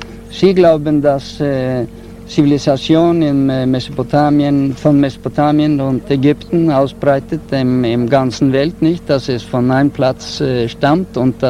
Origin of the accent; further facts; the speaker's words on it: Italy; German is a second language; Und er kam nach meiner Heimat in Italien.